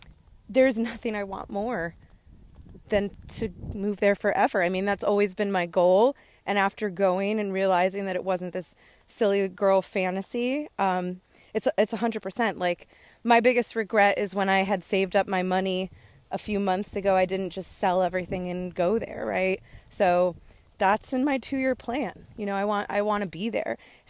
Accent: Connecticut, United States; also born or lived in New York / Texas; I'm American, right? But I grew up in Connecticut and spent a decade in New York, and I spent 7 years in Texas.

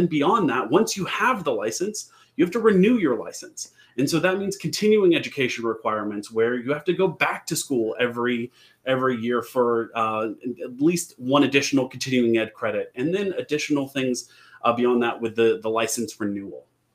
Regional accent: Alabama, United States; now in West Virginia, United States; She moved with me to West Virginia. We're originally both from Alabama.

